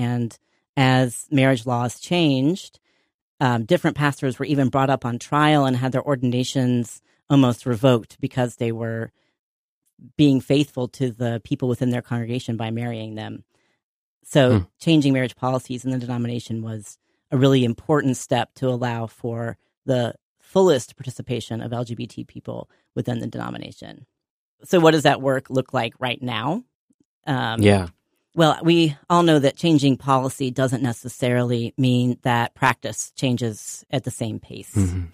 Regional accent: North Carolina, United States; I grew up deeply Presbyterian in North Carolina. My family moved around a lot to different cities growing up, but we always ended up at a First Presbyterian church, no matter what town we lived in.

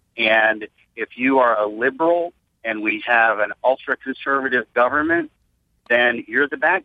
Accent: New England, United States; And I grew up in New England, where the Revolutionary War was fought.

